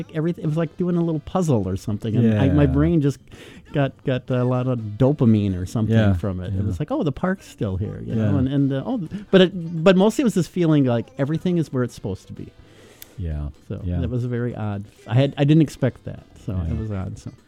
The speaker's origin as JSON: {"language": "English", "town": "Owatonna", "region": "Minnesota", "country": "United States", "tie": "born or raised there", "said": "I hadn't been home in back to my hometown in ages."}